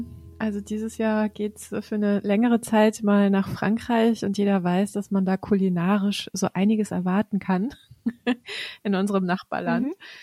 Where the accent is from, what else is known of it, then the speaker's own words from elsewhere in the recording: Baltic coast, Germany; born there; ich bin ja an der Ostsee geboren und bis zu meinem 7. Lebensjahr habe ich wie jeden Sommer irgendwie am Ostseestrand verbracht.